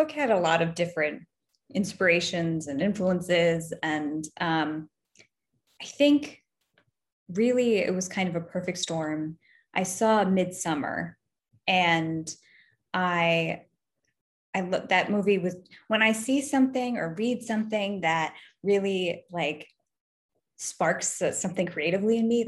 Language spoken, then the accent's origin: English; New Jersey, United States; I remember when he told me he's from Western New York, I'm from New Jersey.